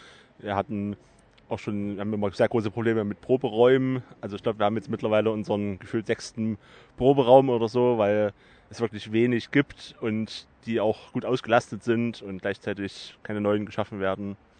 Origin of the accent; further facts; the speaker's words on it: Gera, Thuringia, Germany; now in Jena, Germany; ich komme aus Gera und habe es ganze 40 Kilometer nach Westen geschafft, nach Jena.